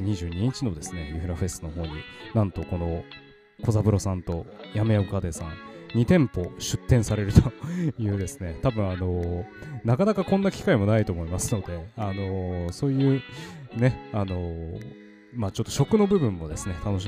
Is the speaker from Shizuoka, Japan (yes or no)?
no; Tokyo, Japan; その屋根線であったりとか千駄木であったりとか、まあ、自分が生まれ育った地元っていうのをですね